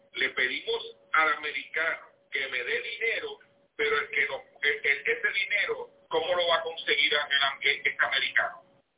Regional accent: Costa Rica; Y ve, Costa Rica, tenemos un problema de credibilidad económica.

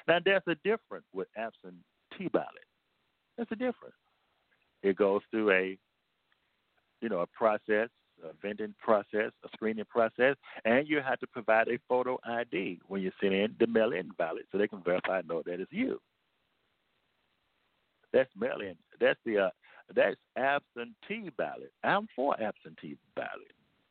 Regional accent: Arkansas, United States; now in Tennessee, United States; I'm originally from Arkansas, and I live in Tennessee

